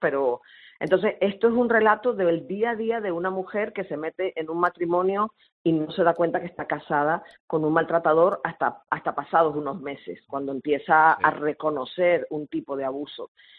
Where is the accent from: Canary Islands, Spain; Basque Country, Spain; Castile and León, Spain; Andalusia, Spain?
Canary Islands, Spain; Tenerife; Y en Tenerife, en mi tierra, porque sí ya la había hecho en Miami y en Nueva York en teatros grandes, pero en Tenerife no.